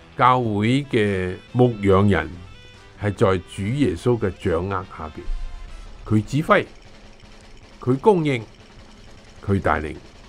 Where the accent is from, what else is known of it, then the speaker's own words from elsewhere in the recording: Guangdong, China; 每一个人能够顶得住，我们广东人所说。